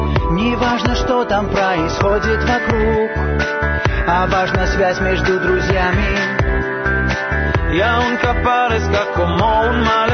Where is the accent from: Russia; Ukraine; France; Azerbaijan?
France; Russian is a second language; я из Франции.